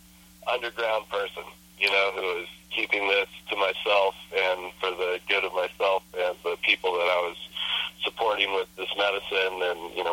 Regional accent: Santa Cruz, California, United States; I grew up in Santa Cruz, so I've always been exposed to cannabis.

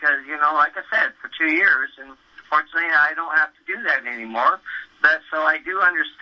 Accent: Turlock, California, United States; But yet I had a job in the Bay Area, yet I was from Turlock, okay?

